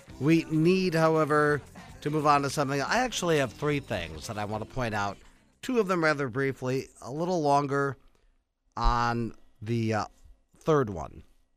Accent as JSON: {"language": "English", "region": "Wisconsin", "country": "United States", "tie": "born or raised there", "said": "this is just a return to the winters I grew up with in Wisconsin."}